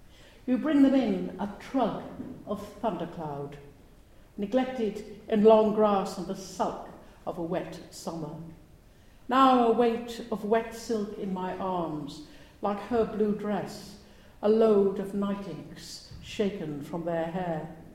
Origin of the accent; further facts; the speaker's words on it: Barry, Wales, United Kingdom; also born or lived in Cardiff; when I was born in Cardiff, but then went to live in Barry, which is notorious these days because of Gavin and Stacey. We lived by the lake, called Mount Lake, in Barry